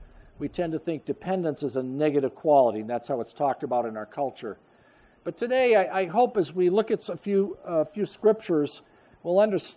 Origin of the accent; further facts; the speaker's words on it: Portland, Maine, United States; born there; But I'm a New Englander. I was born in Mercy Hospital in Portland, Maine. And my parents and grandparents that I knew were hardworking New Englanders, and we learned to be self-sufficient